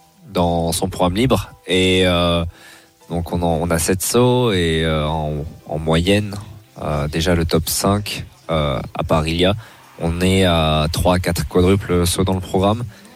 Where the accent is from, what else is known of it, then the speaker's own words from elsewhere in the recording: Bordeaux, Nouvelle-Aquitaine, France; born there; also born or lived in Toulouse / Poitiers / Courbevoie; now in Nice, France; Donc je suis né à Bordeaux. Ensuite, je suis parti à Toulouse. Après, j'ai fait Poitiers, ensuite Courbevoie. Et maintenant, je suis à Nice. J'ai fait un petit tour de France.